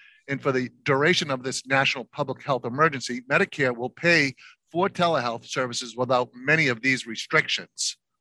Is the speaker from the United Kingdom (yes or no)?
no; Boston, Massachusetts, United States; So I am super excited about this in-person conference right here in my hometown of Boston.